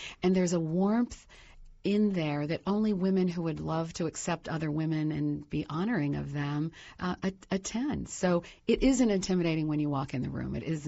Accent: Columbus, Ohio, United States; I started it in New York, even though I'm from Columbus.

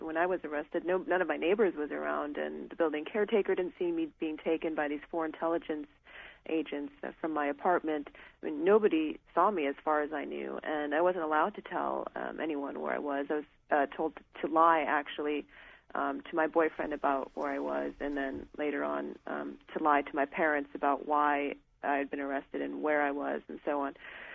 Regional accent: United States; I'd never been to my father's native land of Iran, and I was born and raised in America.

